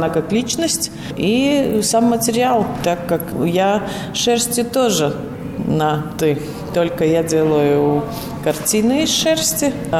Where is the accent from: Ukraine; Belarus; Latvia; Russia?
Latvia; Daugavpils, Latgale; also born or lived in Rezekne; по сути, я коренная даугавпилчанка, которая какое-то время жила в Резекне, так как училась в академии в филиале в Резекне.